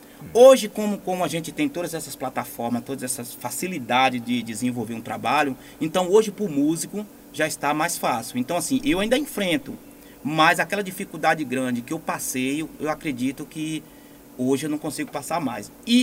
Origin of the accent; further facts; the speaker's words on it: Rafael Jambeiro, Bahia, Brazil; E eu vim de lá do Cajueiro, né, município de Rafael Jambeiro